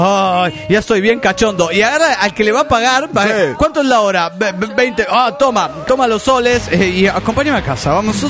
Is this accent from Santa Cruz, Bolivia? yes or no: no; Cochabamba, Bolivia; de Cochabamba, Bolivia.